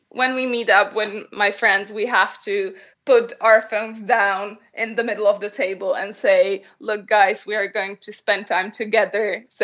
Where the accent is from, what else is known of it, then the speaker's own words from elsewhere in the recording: Bratislava, Bratislava Region, Slovakia; I'm from Bratislava, Slovakia